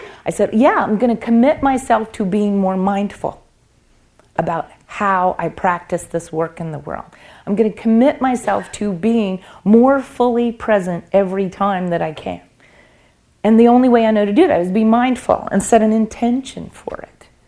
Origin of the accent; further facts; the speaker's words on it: the South, United States; I see, I'm a Southerner.